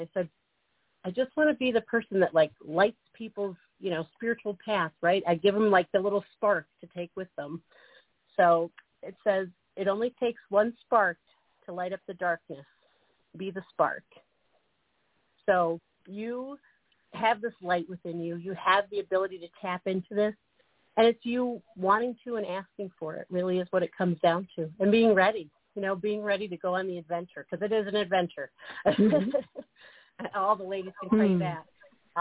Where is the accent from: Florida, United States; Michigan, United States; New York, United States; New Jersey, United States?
New York, United States; You know, I'm also a New Yorker, but let me tell you about this part.